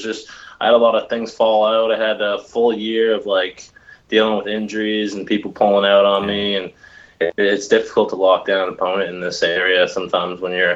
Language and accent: English; Woodstock, New Brunswick, Canada; I'm from Woodstock here, and I'll train some there's a boxing club down here